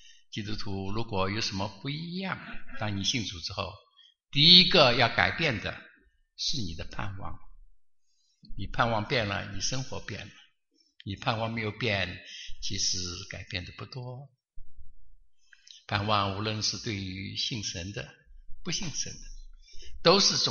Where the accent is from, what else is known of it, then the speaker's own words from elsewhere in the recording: Taiwan; also born or lived in Chongqing, China; 我是生在1940年抗战的时候，生在重庆，所以父亲带了我们到处跑来跑去